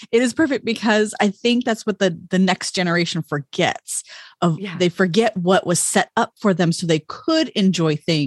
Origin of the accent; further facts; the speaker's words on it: West Covina, California, United States; is I grew up in Covina, California.